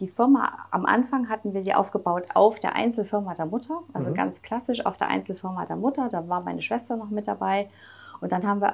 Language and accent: German; East Germany, Germany; dass ich ja aufgewachsen bin im Osten Deutschlands